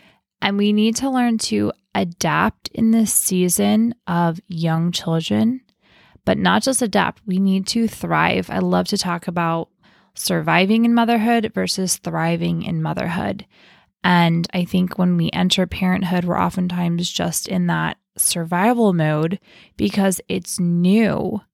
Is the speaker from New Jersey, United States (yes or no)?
yes; New Jersey, United States; now in Pittsburgh, United States; I grew up in New Jersey. We got married and we live here in Pittsburgh.